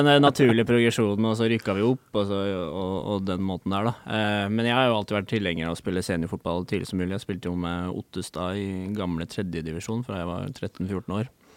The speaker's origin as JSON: {"language": "Norwegian", "country": "Denmark", "second_language": "Norwegian", "said": "Nå kommer jeg fra Danmark hvor det ekstremt korte preseasoner."}